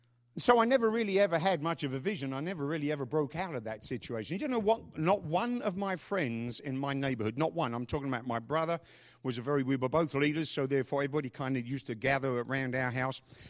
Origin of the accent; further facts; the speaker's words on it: London, United Kingdom; When I was a kid, growing up in London, my father came from a very poor family.